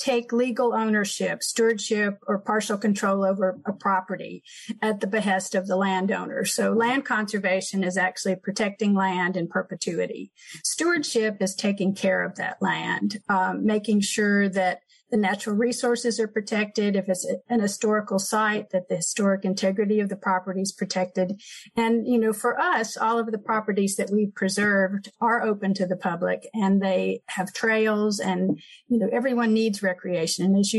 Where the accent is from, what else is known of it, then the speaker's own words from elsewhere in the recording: Kentucky, United States; also born or lived in New York City; now in Long Island, United States; I grew up in Kentucky in a small town, and we just took nature for granted. And when we moved to Long Island, first we were in New York City, and then we came to Long Island.